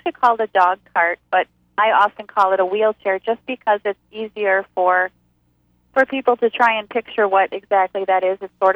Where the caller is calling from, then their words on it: Wisconsin, United States; We are calling from Wisconsin.